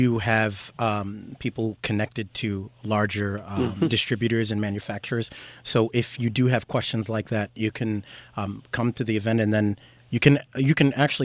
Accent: United States; born there; Me, I was born in America. My parents were born in America. So our culture is the types of food that people would eat here, more southern types of foods. I'm African American

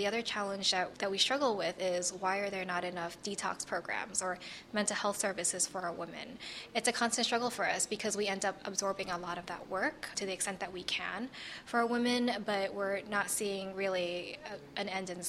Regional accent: New York City, New York, United States; also born or lived in Washington, D.C.; now in San Francisco, United States; Well, I grew up in New York City, and I came from Washington, D.C., where I ran a domestic violence organization for many years, and I moved out to San Francisco last year.

